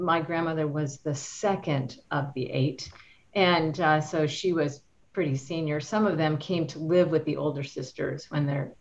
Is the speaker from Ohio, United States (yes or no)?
yes; Ohio, United States; born there; I did. I was born in Ohio, where they lived very close to us.